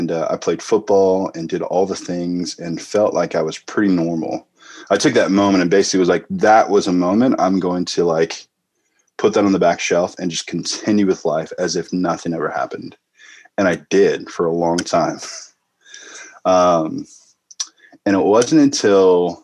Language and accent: English; Santa Barbara, California, United States; but yeah, I grew up in Santa Barbara, California, which is a pretty affluent place.